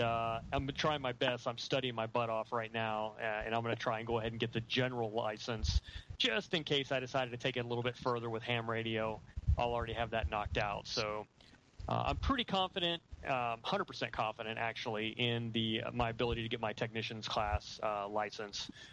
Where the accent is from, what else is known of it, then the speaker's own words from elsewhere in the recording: Houston, Texas, United States; I grew up in Houston, so I'm used to that kind of year-round nice weather sort of a thing